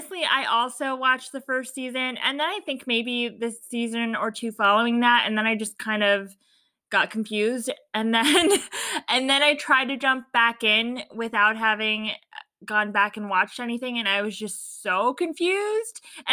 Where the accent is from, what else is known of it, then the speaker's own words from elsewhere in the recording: Fairfax, Virginia, United States; I am originally from Fairfax, Virginia, which is 20 to 30 minutes outside of DC. So I'm from a suburb of Virginia that is considered the DC metropolitan area.